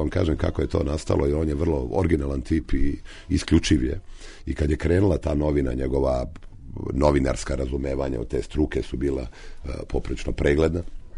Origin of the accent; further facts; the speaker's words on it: Zemun, Belgrade, Serbia; born there; ja sam rođen u Zemunu